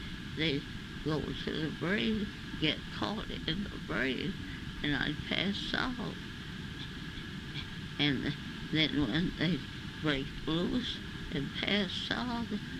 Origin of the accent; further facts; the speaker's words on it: Carson City, Nevada, United States; Well, I was born there, went to school there.